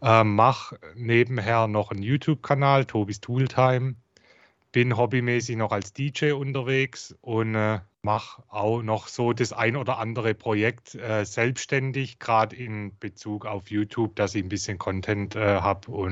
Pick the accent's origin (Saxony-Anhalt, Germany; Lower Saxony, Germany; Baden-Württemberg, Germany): Baden-Württemberg, Germany; Heilbronn; accent: Swabian; Ich komme aus Heilbronn, wie man unschwer erkennen kann an meinem Dialekt, aus dem Schwabenländle.